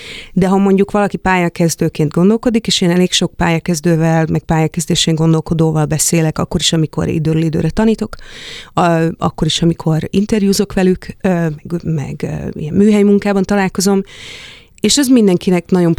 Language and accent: Hungarian; Nyíregyháza, Szabolcs-Szatmár-Bereg, Hungary; Nyíregyházán nőttem föl